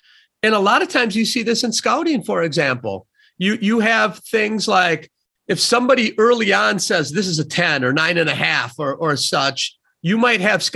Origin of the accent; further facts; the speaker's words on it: Sun Prairie, Wisconsin, United States; I was raised in Sun Prairie, Wisconsin.